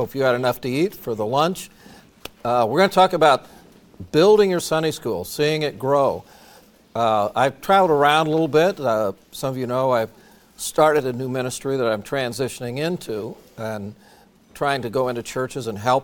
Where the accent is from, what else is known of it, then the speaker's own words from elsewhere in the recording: Indiana, United States; I grew up in Indiana, in a very rural area, and there was a town north of us, Brazil, Indiana, right off Highway 40